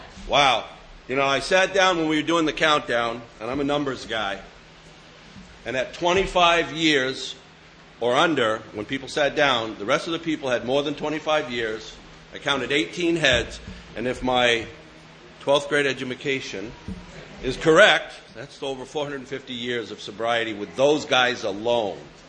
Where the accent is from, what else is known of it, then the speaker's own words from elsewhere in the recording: Keene, New Hampshire, United States; I'm from Keene, New Hampshire.